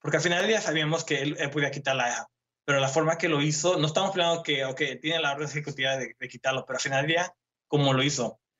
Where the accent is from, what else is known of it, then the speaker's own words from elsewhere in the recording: Mexico; now in United States; ya soy inmigrante, soy indocumentado, vengo de México, pero tengo aquí me voy a quedar y no me voy.